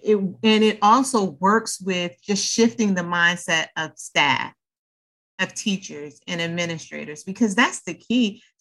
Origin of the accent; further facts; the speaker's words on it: Midwest, United States; And so, because I'm from the Midwest as well